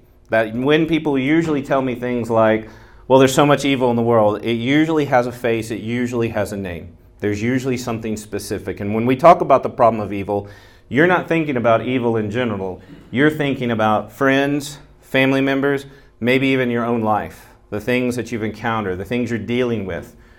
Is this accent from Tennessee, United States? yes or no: yes; Memphis, Tennessee, United States; even where I come from, I'm actually originally from Memphis, Tennessee, the home